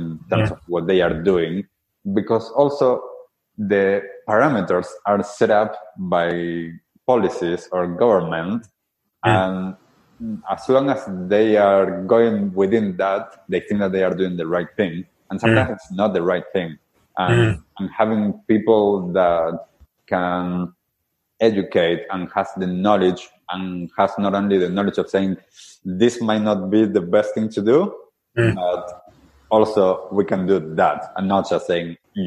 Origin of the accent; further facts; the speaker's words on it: Argentina; growing up in Argentina, you see that inequality in the street.